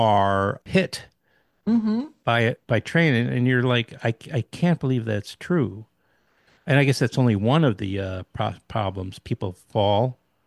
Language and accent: English; New York, United States; also born or lived in New Jersey; Well, all my family is from New Jersey, but I grew up in New York. Both my parents grew up in New Jersey.